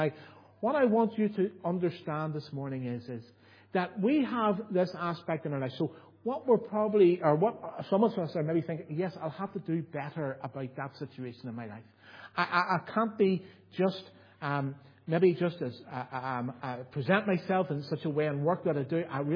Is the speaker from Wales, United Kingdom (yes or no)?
no; Belfast, Northern Ireland, United Kingdom; I lived in Belfast, I was brought up in Belfast